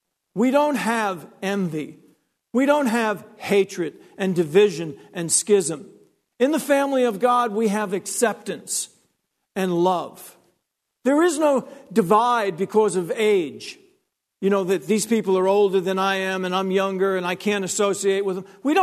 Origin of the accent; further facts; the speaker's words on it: Long Island, New York, United States; Of all places, I'm from Long Island.